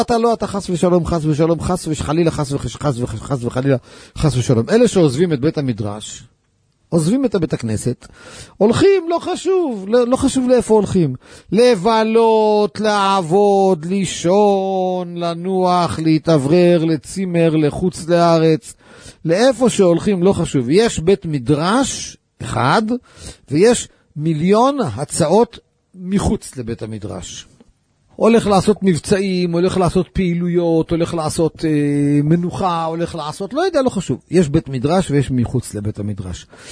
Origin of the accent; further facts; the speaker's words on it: Kiryat Ata, Haifa District, Israel; כשהייתי ילד קטן, גרתי בכפר עטה.